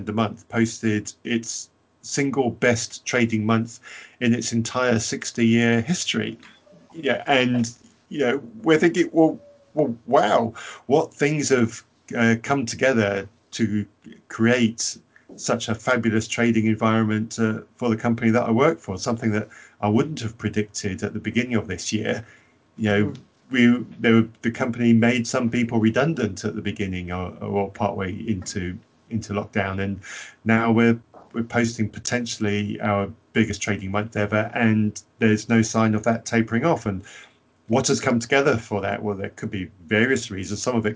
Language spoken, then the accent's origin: English; United Kingdom; So I am very much a European. You know, it doesn't mean I'm not proud to be British. I love being British.